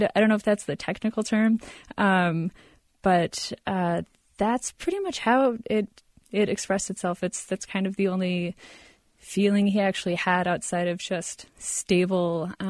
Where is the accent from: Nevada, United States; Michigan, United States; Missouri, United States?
Nevada, United States; Las Vegas; also born or lived in Idaho / Arizona; I grew up mostly in Las Vegas. I had a little, dollop in Idaho and Arizona and, a lot of the West Coast. Mostly in Las Vegas.